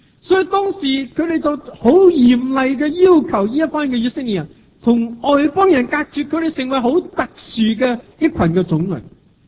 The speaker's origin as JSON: {"language": "Cantonese", "country": "Hong Kong", "said": "对我哋香港人嚟讲又系好切身。"}